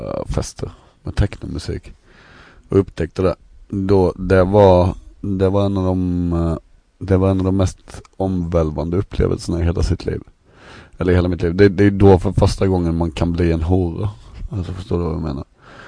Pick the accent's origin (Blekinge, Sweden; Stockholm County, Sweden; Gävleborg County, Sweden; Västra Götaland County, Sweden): Blekinge, Sweden; Ronneby; jag hade varit hemma i Ronneby så skulle jag flyga ner och spela på en klubb